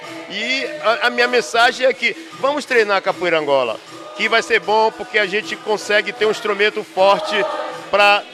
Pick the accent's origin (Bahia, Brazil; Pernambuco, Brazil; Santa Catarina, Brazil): Bahia, Brazil; Candeias; also born or lived in Caboto; Eu sou oriundo de Candeias, que é um município vizinho a Salvador, na grande metrópole, mas eu nasci mesmo no Recôncavo Baiano, numa vila de pescadores chamada Caboto. E essa é minha terra, a terra que eu quero voltar para lá.